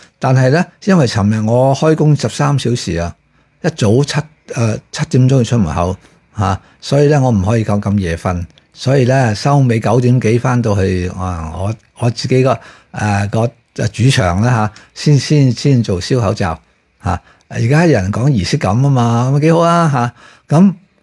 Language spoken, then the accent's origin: Cantonese; Hong Kong; 因为我系香港人，因为我系爱香港，